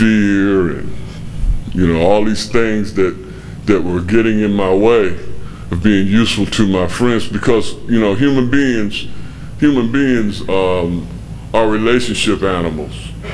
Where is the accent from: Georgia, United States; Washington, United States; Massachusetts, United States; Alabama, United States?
Georgia, United States; Savannah; the guy that I followed here from Savannah, I'm from Savannah, Georgia.